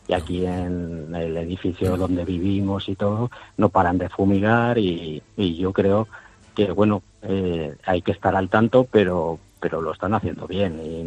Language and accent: Spanish; Valencian Community, Spain; la mejor paella valenciana que he probado fuera de Valencia. Y yo soy valenciano, con mucha diferencia.